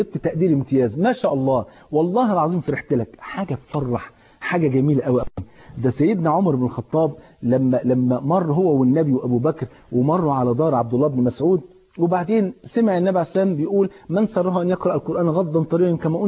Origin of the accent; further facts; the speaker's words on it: Egypt; وحتى يعني الاولاد عندنا في مصر اول ما يشوفوا يقولوا بابا جه